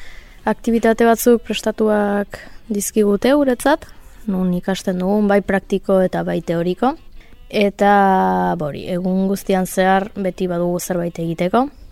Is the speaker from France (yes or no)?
yes; Hendaye, Nouvelle-Aquitaine, France; Hendaiatik nator, eta 27 urte ditut.